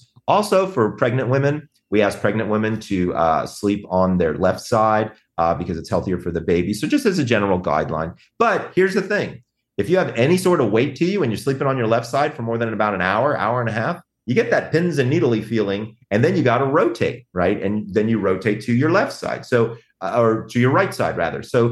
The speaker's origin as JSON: {"language": "English", "region": "the South", "country": "United States", "said": "I'm from the South."}